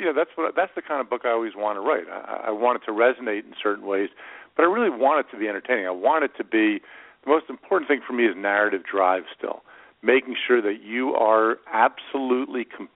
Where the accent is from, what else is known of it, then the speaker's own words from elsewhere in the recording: New Jersey, United States; I compare it to driving from my hometown of New Jersey out to Seattle or L.A., out to L.A.